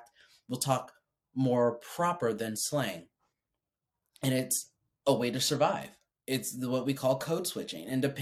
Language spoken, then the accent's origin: English; Midwest, United States; growing up in the Midwest, that was my mindset was that way